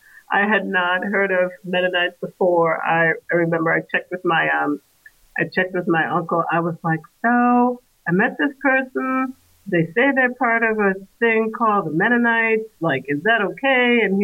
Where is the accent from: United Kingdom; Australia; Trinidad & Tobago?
Trinidad & Tobago; now in United States; I'm originally from Trinidad, and I grew up mostly in the Roman Catholic tradition. And coming to the U.S., continued that for a while, and then was part of a non-denominational Black church